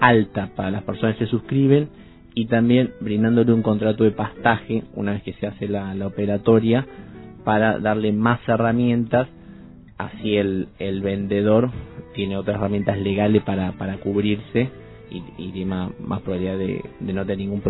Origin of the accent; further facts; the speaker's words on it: La Pampa, Argentina; los dos venimos de La Pampa. Somos una provincia netamente ganadera.